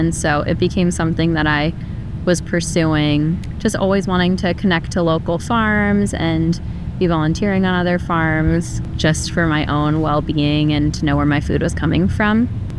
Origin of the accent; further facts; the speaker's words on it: Hood River, Oregon, United States; I grew up in Hood River, which is an agricultural community. So I've always been around farms, farm workers, and agricultural in general.